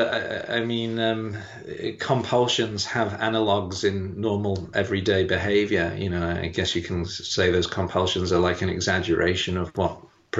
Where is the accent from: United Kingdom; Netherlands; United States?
United Kingdom; England; moved away as an adult; now in Melbourne, Australia; I grew up in England, and I trained in medicine in Newcastle upon Tyne.